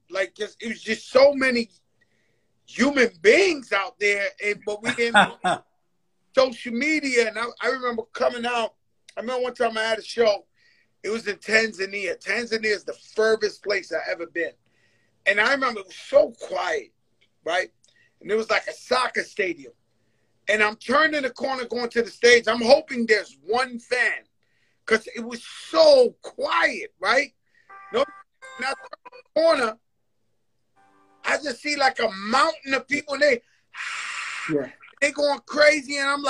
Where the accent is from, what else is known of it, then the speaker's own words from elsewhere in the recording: New York, United States; And you know, I'm from the Bronx. I get it.